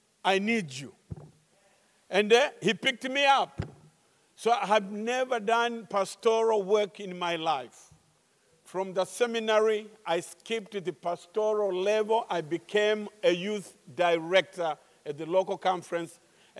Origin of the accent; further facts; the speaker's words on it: Tanzania; born there; I was born in Tanzania. Tanzania is in East Africa, a beautiful country.